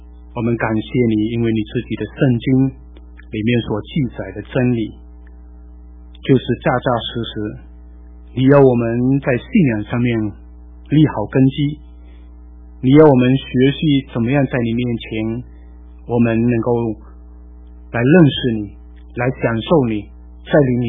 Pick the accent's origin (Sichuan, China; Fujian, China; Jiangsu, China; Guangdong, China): Fujian, China; Fuzhou; 我是福州人，看到福州人就是特别亲切感。